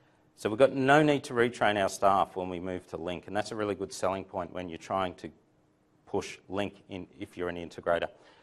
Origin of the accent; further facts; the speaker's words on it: Australia; accent: Aussie; I'm an Aussie as well. So I do tend to talk a bit of slang, Aussie slang